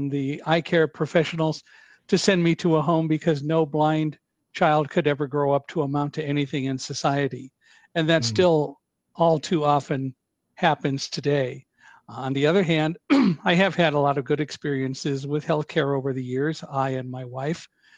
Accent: California, United States; I'm in Southern California.

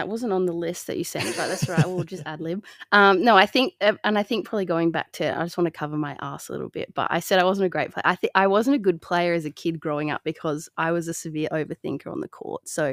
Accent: Adelaide, South Australia, Australia; So I was actually born and raised in Adelaide.

